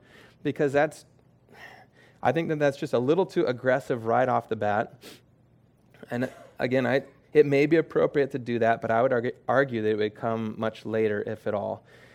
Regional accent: California, United States; Maybe it's just because I'm from California, but in California, we wait till, like, they're almost done with their sentence.

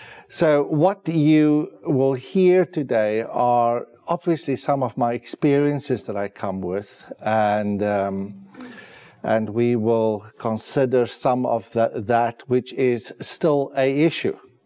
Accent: South Africa; I come from South Africa.

